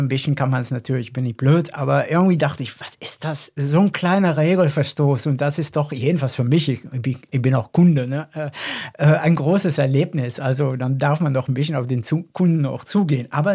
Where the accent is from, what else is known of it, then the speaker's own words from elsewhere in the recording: Overijssel, Netherlands; German is a second language; Es gab in meiner Heimat Twente zum Beispiel verschiedene Familien in meinem Dorf auch